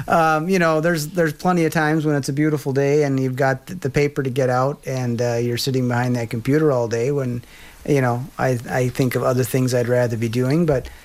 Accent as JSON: {"language": "English", "region": "Minnesota", "country": "United States", "tie": "born or raised there", "said": "Whereas here, you know, I grew up in Minnesota, all my family was here."}